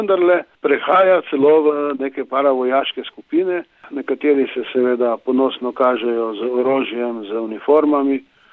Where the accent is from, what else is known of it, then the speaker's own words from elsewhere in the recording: Slovenian Littoral, Slovenia; prihajam iz Primorske, kjer je fašizem nastopil že 21. leta, smo Primorci mogoče nekoliko bolj občutljivi za te stvari